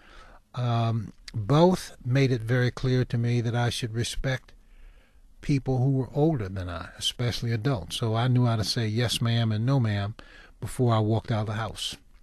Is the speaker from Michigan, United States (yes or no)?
yes; Cassopolis, Michigan, United States; Because most of the young people that I grew up with in Cassopolis had running water.